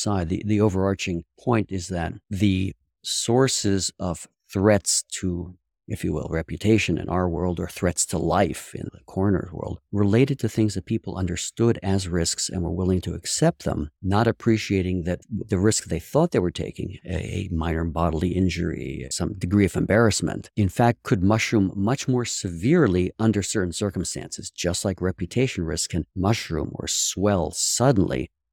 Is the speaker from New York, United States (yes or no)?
no; Pittsburgh, Pennsylvania, United States; I demonstrate my Pittsburgh credentials by bleeding black and gold here on your podcast